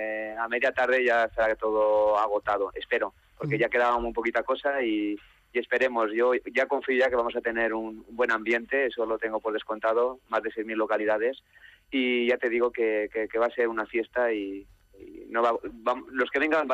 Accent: Valencian Community, Spain; Yo creo que es un orgullo como valenciano

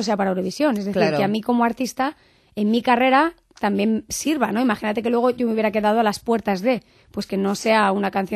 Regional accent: Spain; yo soy española

